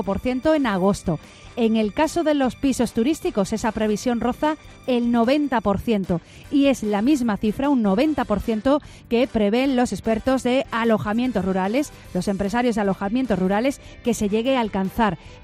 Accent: Málaga, Andalusia, Spain; Bueno, los que somos de Málaga, desde luego presumimos, ¿no?

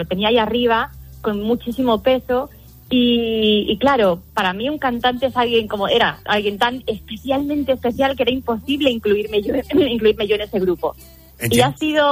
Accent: Villaviciosa de Odón, Community of Madrid, Spain; yo soy de Madrid, de Villaviciosa de Odón, y yo hablo así cuando no estoy de servicio

